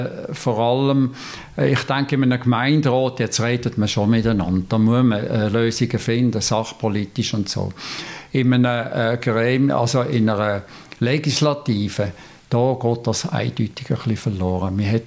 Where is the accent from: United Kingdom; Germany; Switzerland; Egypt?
Switzerland; Basel-Landschaft; now in Frick, Switzerland; Also ich bin mittlerweile 57 Jahre im Fricktal. Man hört die Stimme an, schon noch ein bisschen. Ich bin ja von Basel-Land, Aschbigott, auf Frick gekommen.